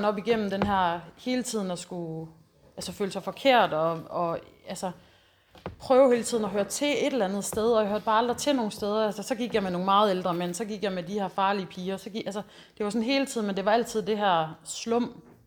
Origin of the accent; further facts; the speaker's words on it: Østerbølle, North Denmark Region, Denmark; also born or lived in Odense; og så boede jeg på Fyn til jeg var 4, og da jeg var 4, der flyttede min mor og far, jeg og min lillebror til Østerbølle, en lille bitte bondeby. Og der voksede jeg så op